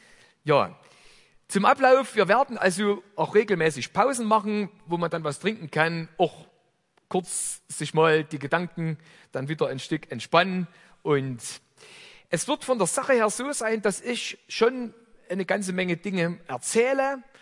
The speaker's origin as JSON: {"language": "German", "region": "Saxony", "country": "Germany", "said": "ich komme aus der Ecke von Chemnitz und da ist der Slang ganz besonders ausgeprägt und das kann ich nicht verleugnen, das ist einfach so. Das ist, habe ich mit der Muttermilch aufgesogen"}